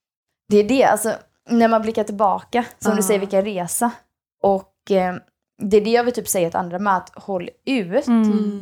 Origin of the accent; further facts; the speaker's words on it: Sweden; first language Swedish; Och mitt är ju tvärtom, mitt är ju svenska. Men mitt andra språk är bosniska om man säger så.